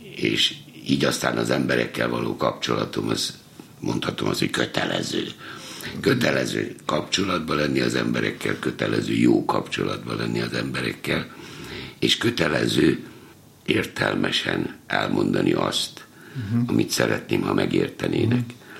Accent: Veszprém, Veszprém County, Hungary; also born or lived in Budapest; gyerekkor Veszprém, tulajdonképpen veszprémi vagyok, bár Pesten születtem kórházilag, de egy hetes koromban már veszprémi. Uh-huh. Veszprémbe jártam az első két osztályt.

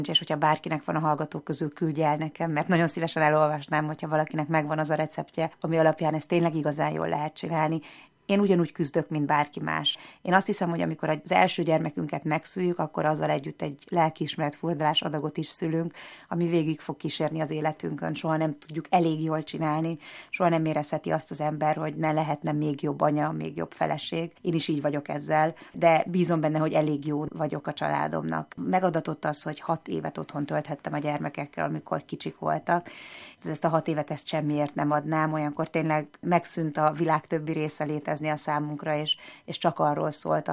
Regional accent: Szeged, Csongrád-Csanád, Hungary; És aztán jön az, hogy szegedi vagyok, majd az, hogy magyar, aztán, hogy európai

